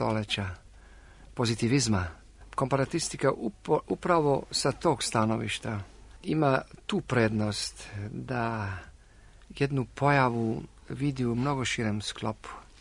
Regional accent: Austria; also born or lived in Belgrade, Serbia; Ja sam godište 1920. rodio sam se u Beogradu. Međutim, kad mi je bilo 4 godine, ja sam odveden iz Beograda. Mene onda jedna tetka prihvatila, koja je živjela u inostranstvu, u Austriji, i ja sam onda prešao u Austriju.

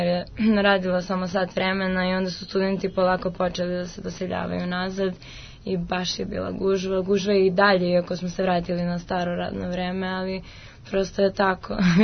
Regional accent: Vranje, Pčinja District, Serbia; Iz Vranja.

